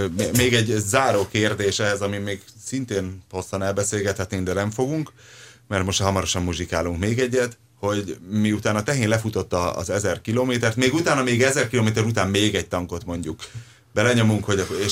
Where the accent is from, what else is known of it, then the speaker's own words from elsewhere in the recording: Szombathely, Vas, Hungary; Szombathelyen, én Szombathelyi vagyok, volt egy baleset